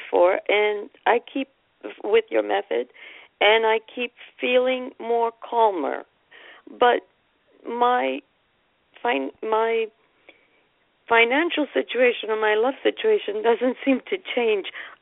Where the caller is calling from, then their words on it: Massachusetts, United States; From Massachusetts.